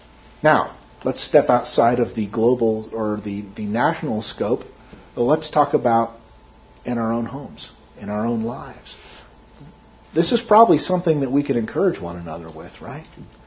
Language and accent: English; Carson City, Nevada, United States; I grew up in Carson City, Nevada for a period of my growing up